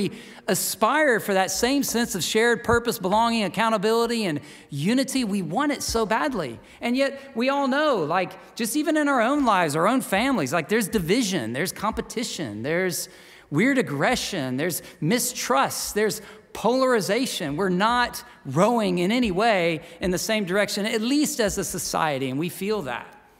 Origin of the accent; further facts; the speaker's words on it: Austin, Texas, United States; I grew up in Austin, Texas.